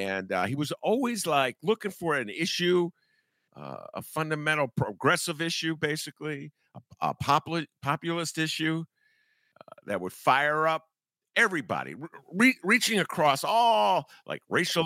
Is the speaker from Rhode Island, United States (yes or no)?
no; Chicago, Illinois, United States; Oh, I'm a Chicagoan. I voted for Rahm Emanuel.